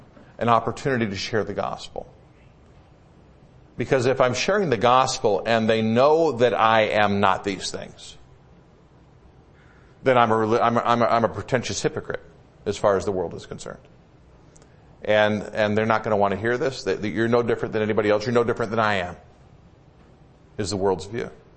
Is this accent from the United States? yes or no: yes; Midwest, United States; also born or lived in South; I grew up in the Midwest. I lived in the South for a while.